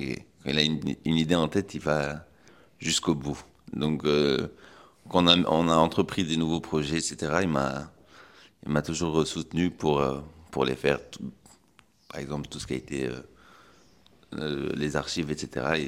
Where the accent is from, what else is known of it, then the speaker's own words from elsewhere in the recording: Zarzis, Medenine, Tunisia; c'est surtout que je suis originaire de Zarzis.